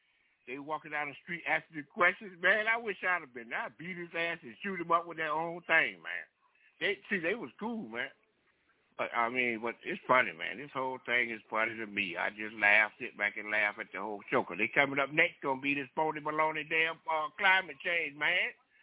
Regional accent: Florida, United States; All I say is, I grew up in South Florida, man.

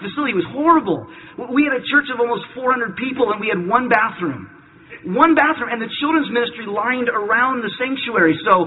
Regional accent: Long Beach, California, United States; I grew up in Long Beach.

